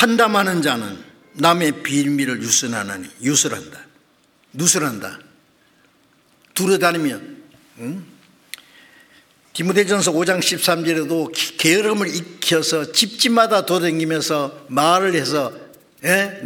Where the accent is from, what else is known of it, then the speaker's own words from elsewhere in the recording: Gyeongsang, South Korea; 제가 경상도, 고향이 경상도, 경상도 사람 욕하는 거 보면요, 대단해요.